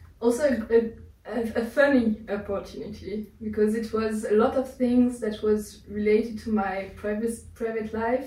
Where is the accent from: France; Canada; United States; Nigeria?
France; Marseille, Provence-Alpes-Côte d'Azur; English is a second language; it was also related to my hometown, Marseille